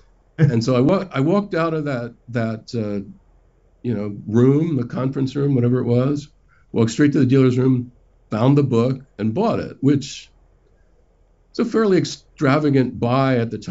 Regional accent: Baltimore, Maryland, United States; the Worldcon was in Baltimore, and I was from Baltimore

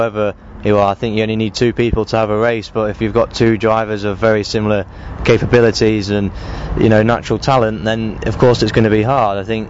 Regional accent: East Midlands, United Kingdom; I'm from Lincolnshire. It's, you know, if people don't know the UK, it's about 2 hours north of London, so pretty central.

